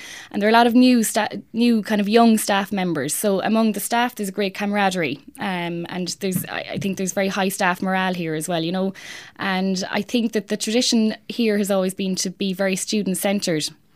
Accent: Cratloe, Munster, Ireland; I grew up in Cratloe, County Clare, and when I was in my teens moved into Clareview, so that was great. I went to secondary school down the road there in Laurel Hill, Colosta.

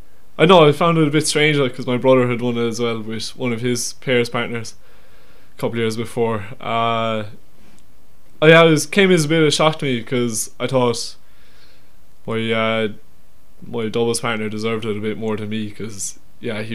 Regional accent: Limerick, Munster, Ireland; I'm a third year BA student in Mary I, studying psychology and philosophy. I'm from Limerick.

